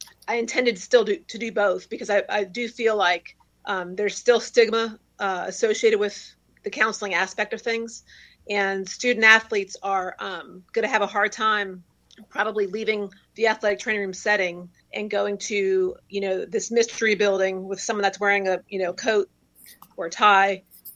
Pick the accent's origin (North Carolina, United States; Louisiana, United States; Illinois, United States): Louisiana, United States; I'm from Louisiana. So we are 49 or 50 in every category pretty much.